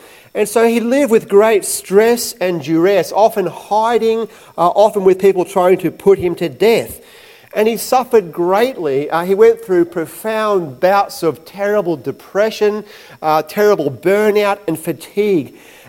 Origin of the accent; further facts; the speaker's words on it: Queensland, Australia; Growing up in Queensland, one of my greatest fears was of the dreaded cyclone.